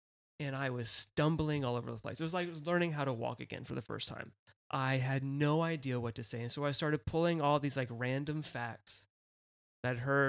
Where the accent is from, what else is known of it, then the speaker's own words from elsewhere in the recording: Hendersonville, North Carolina, United States; In the mountains of North Carolina, Hendersonville. Everybody knew that I was a pastor's kid.